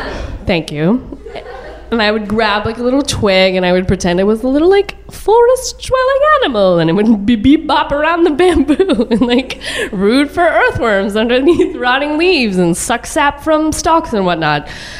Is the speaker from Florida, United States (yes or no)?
no; Dallas, Texas, United States; I grew up on the poor side of a very large suburb of Dallas, and across the street from our house was this elementary school playground.